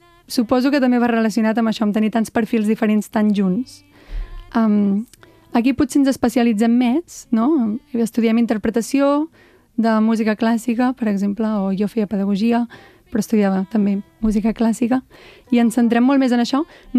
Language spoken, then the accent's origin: Catalan; Viver i Serrateix, Catalonia, Spain; Jo soc de Viver i Serrateix, que és un poble molt petit al Berguedà, som unes 160 persones, i, bueno, és molt petit, realment no hi ha carrers... No tinc veïns, bueno, estan una mica lluny. O sigui, és de pagès, la meva família són pagesos.